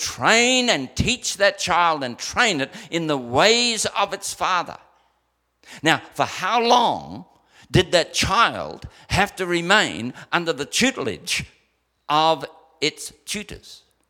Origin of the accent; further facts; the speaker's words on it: New Zealand; we come from New Zealand and we have a philosophy in our country, you dirtied your shoes, mate, you clean them.